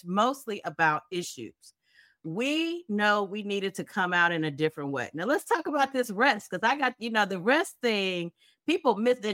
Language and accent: English; Kansas City, United States; Absolutely. My hometown, Kansas City.